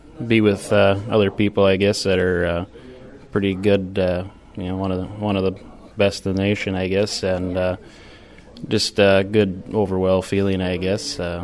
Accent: Kiester, Minnesota, United States; from Keister, Minnesota. I went to United South Central High School in Wells, Minnesota.

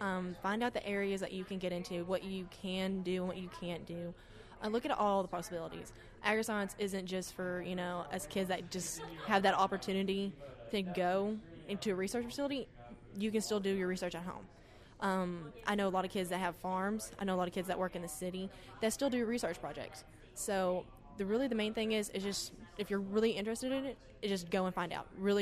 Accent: Oklahoma, United States; Like you said, I'm from Oklahoma.

